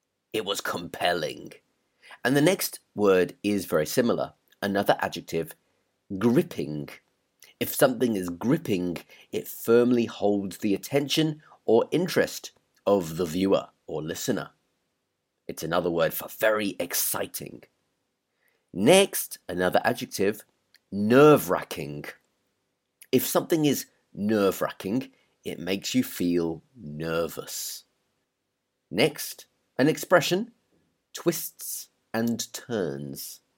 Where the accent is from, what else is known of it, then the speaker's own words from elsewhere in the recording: United Kingdom; all about, well, being British, the advantages, the disadvantages, and generally what life is like being a British person. Hopefully you find them quite interesting and you can compare how I live my life with how you live yours.